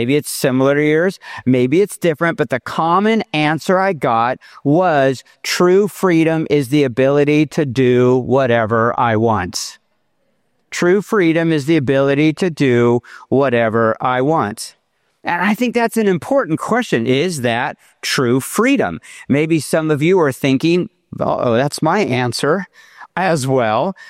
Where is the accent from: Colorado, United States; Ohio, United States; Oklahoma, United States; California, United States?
California, United States; So I'm from Southern California, by the way. If you didn't know, I live in Temecula